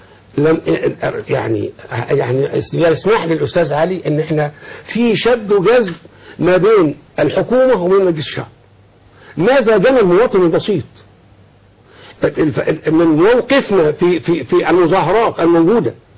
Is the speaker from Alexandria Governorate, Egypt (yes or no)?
no; Sharqia Governorate, Egypt; جاء ترشح من عندنا ولد من جنب بلدنا، انا راجل شرقاوي